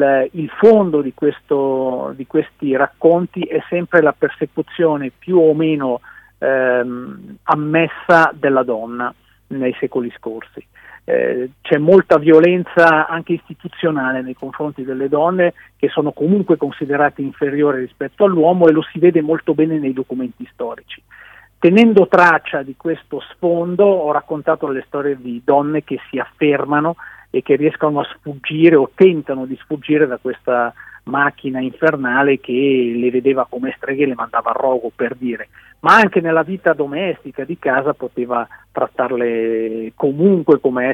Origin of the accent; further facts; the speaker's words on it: Mendrisio, Ticino, Switzerland; born there; nel villaggio dove sono nato io, a Mendrisio